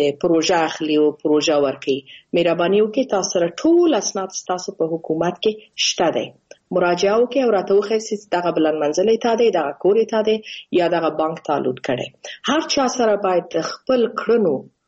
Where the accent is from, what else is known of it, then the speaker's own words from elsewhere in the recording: Afghanistan; moved away as an adult; افغانستان زما کور دی زما ملک دی زما هویت دی زما تاریخ دی زه د هغې سره تعلق لرم